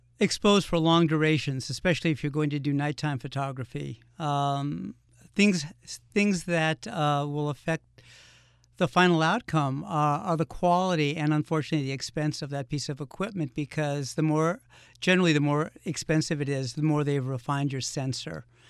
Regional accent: Los Angeles, California, United States; also born or lived in Martha's Vineyard; now in Pioneer Valley, United States; I've lived in two places since growing up in Los Angeles. I moved to Martha's Vineyard and lived there for 13 years

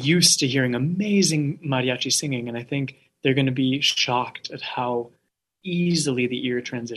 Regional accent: Santa Fe, New Mexico, United States; and I come from Santa Fe, New Mexico.

